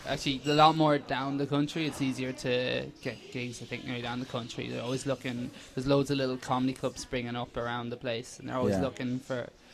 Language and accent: English; Athlone, Leinster, Ireland; I grew up in Athlone.